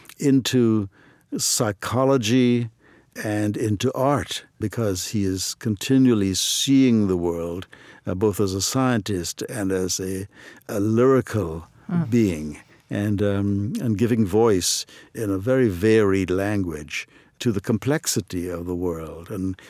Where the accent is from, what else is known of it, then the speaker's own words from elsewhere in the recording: Trinidad & Tobago; moved away as an adult; now in United States; I grew up in Trinidad and Tobago, mm-hmm. yes. I came to this country when I was in my mid-20s okay. to go to college.